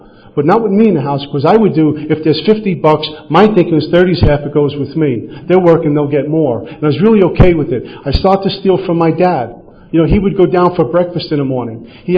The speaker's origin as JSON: {"language": "English", "town": "Brooklyn", "region": "New York", "country": "United States", "tie": "born or raised there"}